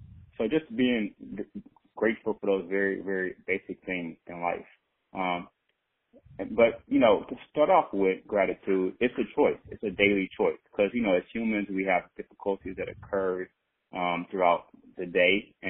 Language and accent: English; Louisiana, United States; now in Los Angeles, United States; I am from Louisiana. I grew up, born and raised in Louisiana. From there, I went to Louisiana State University. After attending college, I moved to Atlanta, New York, and I'm currently in Los Angeles now.